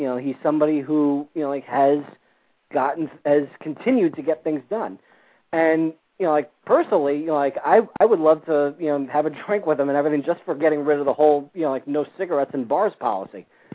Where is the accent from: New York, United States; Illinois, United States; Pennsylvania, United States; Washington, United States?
New York, United States; New York City; Oh, jeez, and I'm a New Yorker too.